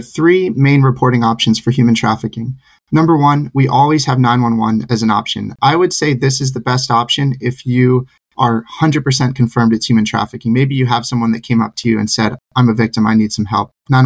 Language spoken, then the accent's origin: English; New Jersey, United States; I'm from New Jersey, like many URI alum.